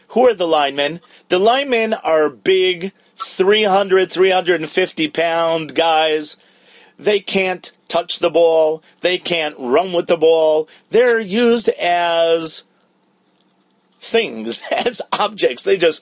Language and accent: English; Milwaukee, Wisconsin, United States; I grew up in Milwaukee, Wisconsin, where the Green Bay Packers were the kings in the 1960s.